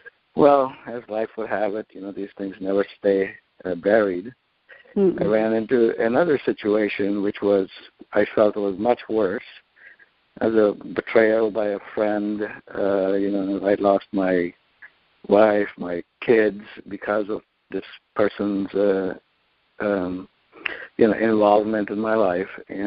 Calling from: San Jose, California, United States; I'm calling from San Jose, California.

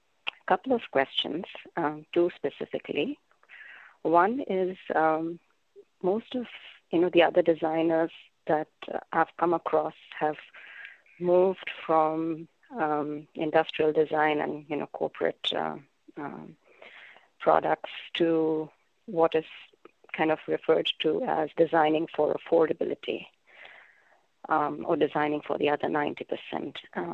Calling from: Los Angeles, California, United States; I'm calling from Los Angeles.

